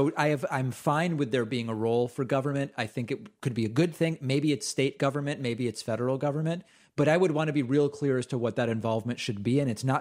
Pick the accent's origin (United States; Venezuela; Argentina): Argentina; moved away; I'm from Argentina. I'm an immigrant from Argentina. I'm part of that group culturally.